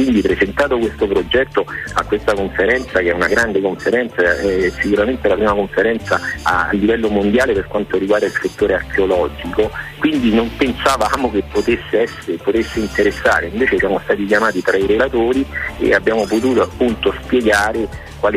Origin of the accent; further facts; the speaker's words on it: Latina, Lazio, Italy; now in United Kingdom; noi siamo di Latina, quindi anche se ormai viviamo in Inghilterra siamo legati a questo territorio e l'amiamo